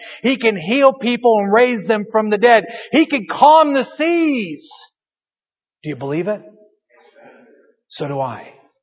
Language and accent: English; California, United States; Now I know I'm from California and you all are thinking, okay, we got problems.